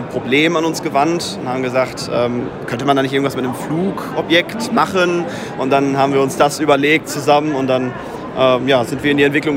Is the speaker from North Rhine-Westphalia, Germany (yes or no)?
yes; Waltrop, North Rhine-Westphalia, Germany; ich komme auch aus Waltrop.